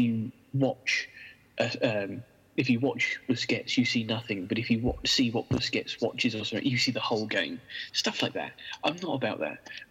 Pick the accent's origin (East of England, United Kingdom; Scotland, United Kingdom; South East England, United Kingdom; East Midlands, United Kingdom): South East England, United Kingdom; Milton Keynes; I grew up in Milton Keynes, which when I was growing up didn't have a football team.